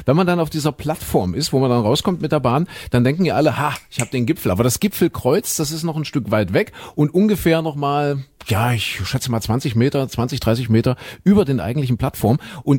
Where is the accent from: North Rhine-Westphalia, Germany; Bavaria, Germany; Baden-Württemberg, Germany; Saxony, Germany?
Saxony, Germany; ich komme ja nun aus Sachsen